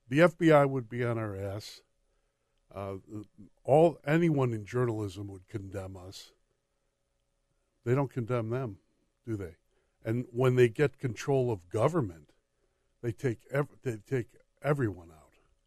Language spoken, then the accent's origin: English; United States; I don't consider myself on that level of Supreme Court justice, but I'm an American.